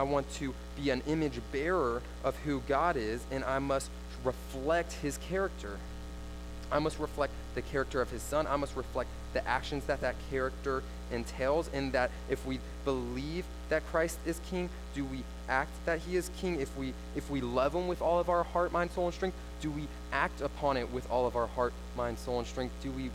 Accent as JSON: {"language": "English", "town": "Houston", "region": "Texas", "country": "United States", "said": "I'm from Houston. I love the Astros."}